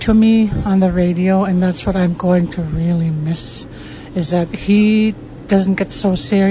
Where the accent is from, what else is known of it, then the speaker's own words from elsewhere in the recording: Tununuk, Alaska, United States; I'm originally from Tununuk, Alaska